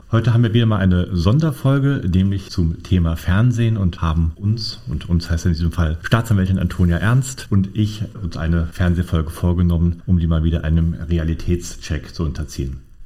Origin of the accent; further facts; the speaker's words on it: Hesse, Germany; weil er eben aus Darmstadt kam, also in der Nähe meiner Heimatstadt